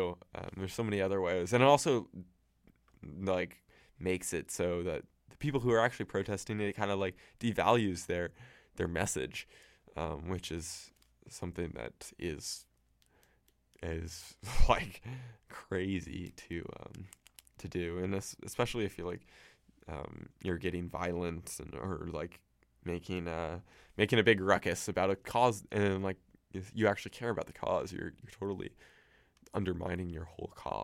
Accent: Portland, United States; I'm from Portland, and Portland is where a lot of the big quote riots happened after the election day

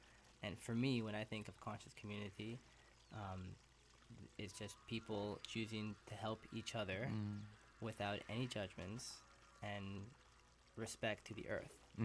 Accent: Calgary, Alberta, Canada; also born or lived in Toronto / Peru; now in Vancouver, Canada; I am Canadian boy. I was born in Toronto, raised in Calgary, and been traveling around North America for a good amount of time. Spent a few years in Peru

